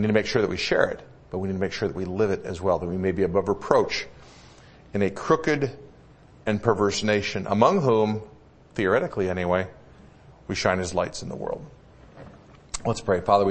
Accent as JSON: {"language": "English", "region": "Midwest", "country": "United States", "tie": "born or raised there", "also_born_or_lived": "South", "said": "I grew up in the Midwest. I lived in the South for a while."}